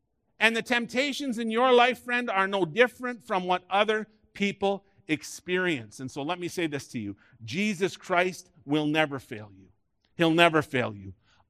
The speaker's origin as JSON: {"language": "English", "country": "Ireland", "said": "I'm Irish, and you know that the Irish, they all have temper. It's through our generations."}